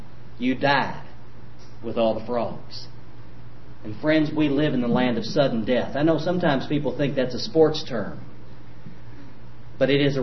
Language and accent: English; Louisville, Kentucky, United States; I grew up in Louisville.